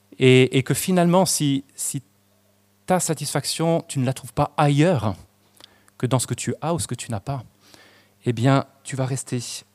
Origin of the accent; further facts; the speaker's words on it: France; on n'est pas aidé par le fait qu'on est français